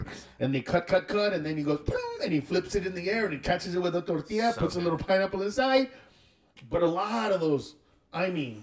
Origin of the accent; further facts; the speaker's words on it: Los Angeles, California, United States; so we grew up in East L.A.